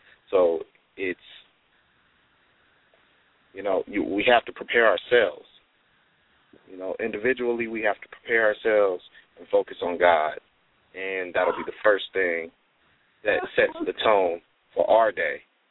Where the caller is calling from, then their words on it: Pomona, California, United States; I'm calling from Pomona.